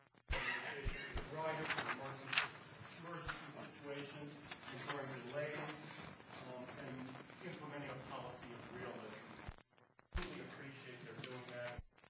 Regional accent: Rockville, United States; Of my hometown, Rockville.

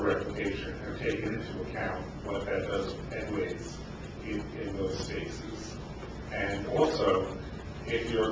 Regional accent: Greenbelt, Maryland, United States; Well, I'm from Greenbelt, and I wasn't involved in the Greenbelt restructure discussion.

